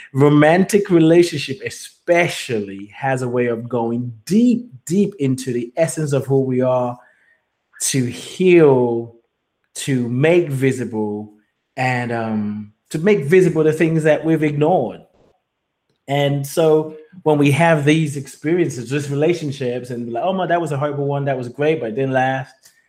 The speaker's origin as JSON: {"language": "English", "country": "Nigeria", "tie": "born or raised there", "said": "And it's not necessarily something I heard when I was growing up in Nigeria, which is rather interesting."}